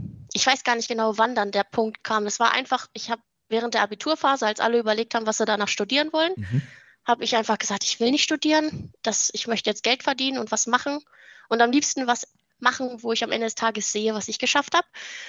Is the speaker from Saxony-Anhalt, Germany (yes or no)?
no; Lower Saxony, Germany; ich bin 26 Jahre alt, komme aus dem schönen Niedersachsen.